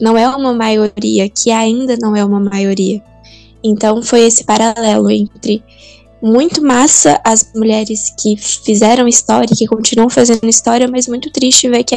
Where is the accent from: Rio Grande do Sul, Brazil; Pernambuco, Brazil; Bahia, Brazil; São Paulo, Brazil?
Bahia, Brazil; Piripá; tenho 17 anos, sou de Piripá, Bahia, e atualmente estou no terceiro ano do ensino médio